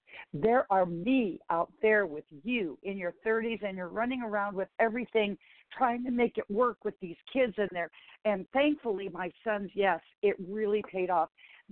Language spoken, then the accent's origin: English; Laurel, Montana, United States; moved away as an adult; born and raised in Montana with one traffic light. When I left at age 18 to seek my fame, my purpose as a classically trained vocal musician and pianist. Well, did I know that there would be no traffic lights in Laurel, Montana ever again?